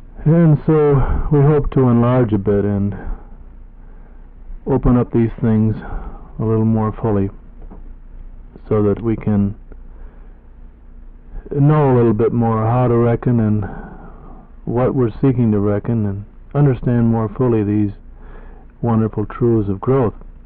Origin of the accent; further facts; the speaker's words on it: Wheaton, United States; I was born in Wheaton many years ago, over 50 years ago, when it was a small, quiet town. And grew up there without any church or Sunday school background.